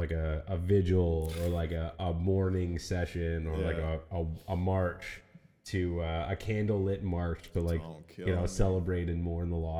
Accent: Ottawa, Ontario, Canada; You know, I'm from Ottawa. Love Ottawa.

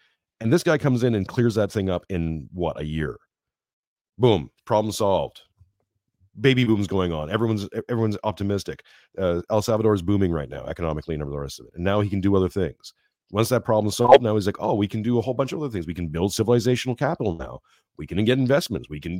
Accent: Canada; now in Australia; I'm Canadian living in Australia. Like, we're raised in this stuff.

